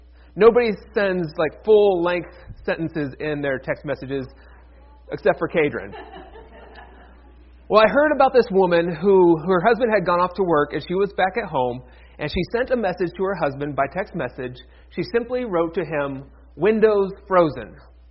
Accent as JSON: {"language": "English", "region": "Ohio", "country": "United States", "tie": "born or raised there", "said": "I can complain about it being cold, but then I remember I grew up in Northeast Ohio, so really I can't complain too much, but yet I do."}